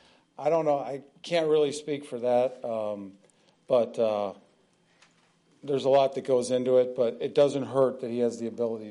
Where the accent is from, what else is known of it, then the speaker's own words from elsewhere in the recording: Florida, United States; now in Green Bay, United States; Yeah, this is my first year in Green Bay, too. I'm from Florida, so I'll let you know when I go through that.